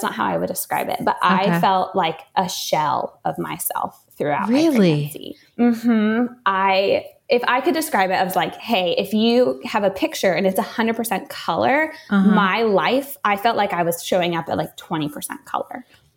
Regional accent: Texas, United States; So I am born and raised in Texas, still live here now, love it.

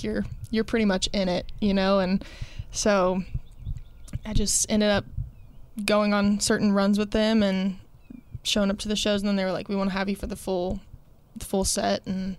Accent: Rockwall, Texas, United States; But I also was living in my hometown. Like, I hadn't left ever. So I was just kind

